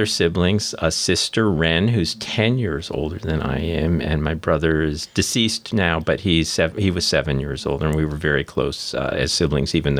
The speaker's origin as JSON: {"language": "English", "town": "Huntington", "region": "New York", "country": "United States", "tie": "born or raised there", "moved": "as an adult", "lives_now": "Olympic Peninsula, United States", "said": "Well, I come from Huntington, New York. It's on Long Island, about 30 miles from New York City, is where I was born and raised all 18 years through high school."}